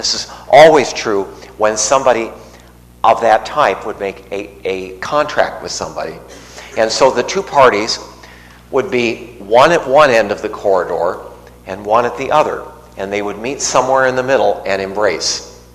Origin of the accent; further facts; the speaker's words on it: Los Angeles, California, United States; I'm from Los Angeles, sorry. I didn't grow up with sheep.